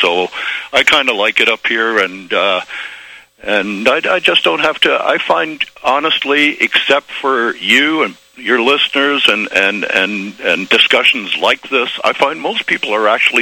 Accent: Canada; Being a Canadian, I'm pretty much of a pacifist, really.

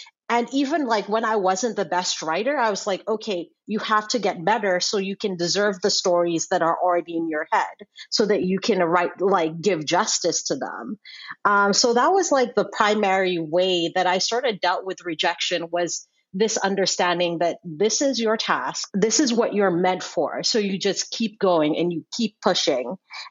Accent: Sierra Leone; when I was growing up in Sierra Leone, again, it was a war. It was not a fun time.

